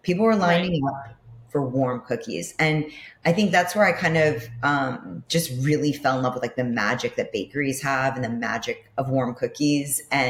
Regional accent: New York City, New York, United States; So I'm from, born and bred New York City, like Upper West Side, and my family was a family of foodies.

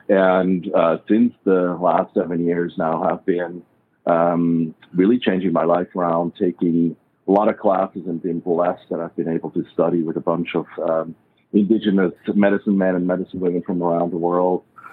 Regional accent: Switzerland; English is a second language; now in United States; I'm originally from Switzerland, born and raised, you probably can tell by my accent, but been in the U.S. for close to 30 years

